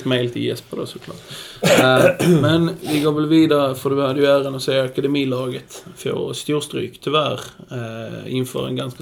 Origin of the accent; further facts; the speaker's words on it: Lund, Skåne, Sweden; även om jag är HIF, så kommer jag från Lund och jobbar även med Division 1